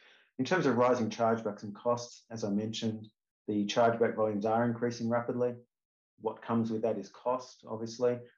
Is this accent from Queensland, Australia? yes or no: no; Melbourne, Victoria, Australia; certainly in my hometown of Melbourne, have driven a lot more people online.